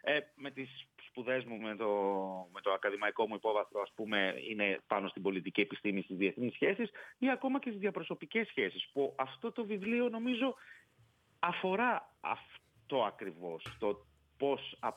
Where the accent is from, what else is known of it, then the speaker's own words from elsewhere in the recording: Piraeus, Attica, Greece; born there; ναι, γεννήθηκα στον Πειραιά